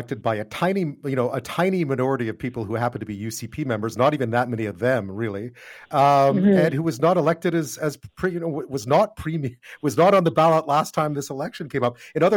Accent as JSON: {"language": "English", "region": "Quebec", "country": "Canada", "tie": "born or raised there", "said": "I grew up in Quebec. This is the oldest tactic there is in Quebec."}